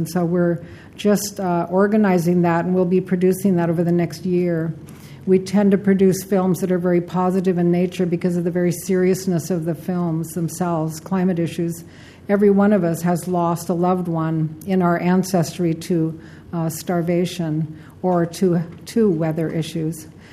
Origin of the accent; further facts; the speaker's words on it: Alaska, United States; now in Oregon, United States; I'm Deghatan Dene from the Yukon River of Alaska. And although I've lived in Oregon since about 1949, we have for 14,500 years lived on the Yukon.